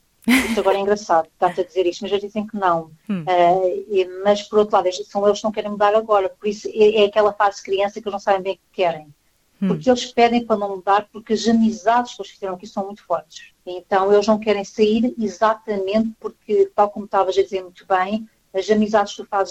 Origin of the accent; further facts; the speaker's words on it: Lisbon, Portugal; porque nós somos de Lisboa